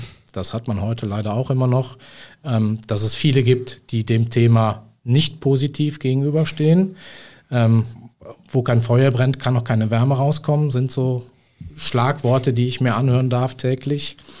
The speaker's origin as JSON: {"language": "German", "town": "Cologne", "region": "North Rhine-Westphalia", "country": "Germany", "said": "ich bin Rheinländer, ne? Ich komme aus Köln und da sagt man Tettner immer Jotiange, ne?"}